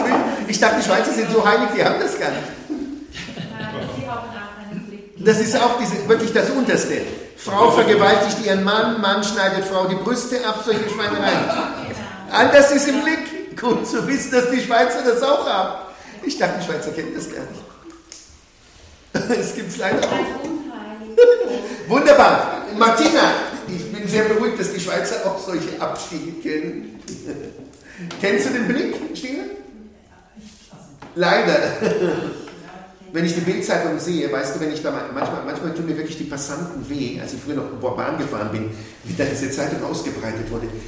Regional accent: Israel; Ich bin in Israel aufgewachsen und ich bin in der Tradition des Judentums aufgewachsen.

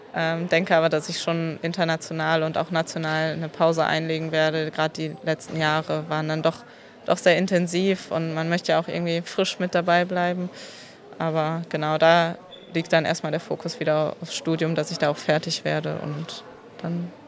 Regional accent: Kevelaer, North Rhine-Westphalia, Germany; now in Freising, Germany; Kevela ist meine Heimat, da komme ich gerade her und fahre jetzt heute dann nach Hause, nach Freising.

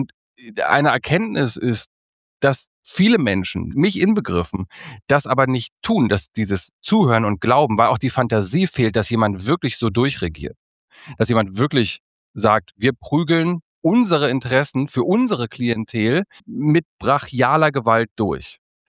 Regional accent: East Germany, Germany; also auch ich komme aus dem Osten, auch meine Familie hat das erlebt

